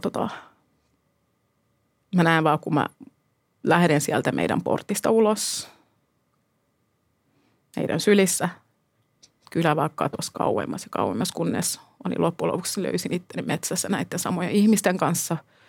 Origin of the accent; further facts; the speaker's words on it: Gambia; now in Finland; olen kotoisin Gambiasta.